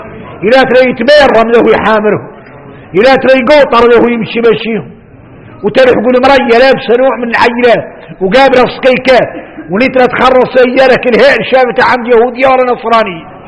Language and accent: Arabic; Mauritania; احنا موريتاني